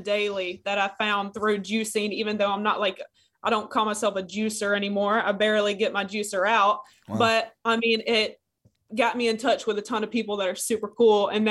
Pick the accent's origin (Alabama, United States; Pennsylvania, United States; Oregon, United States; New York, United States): Alabama, United States; I have three sisters, and growing up in Alabama